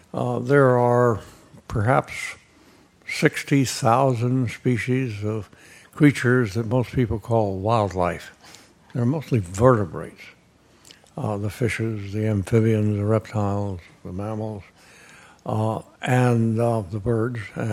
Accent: Deep South, United States; I grew up in the Deep South, where I had access to a comfortable outdoor life almost every day

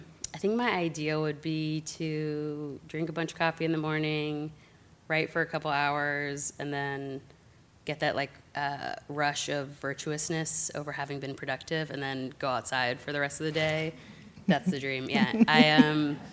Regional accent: New Jersey, United States; I'm from New Jersey, so obviously I have a little bit of a bias there.

